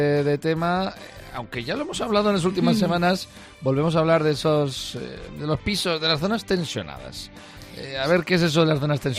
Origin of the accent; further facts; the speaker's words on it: Navarre, Spain; somos muchos los navarros a los que Valencia nos duele especialmente